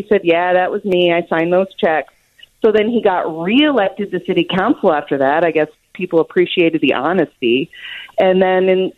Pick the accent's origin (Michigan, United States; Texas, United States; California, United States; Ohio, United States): Ohio, United States; Cincinnati; Yeah, I grew up in Cincinnati, which is also where Jerry Springer's from.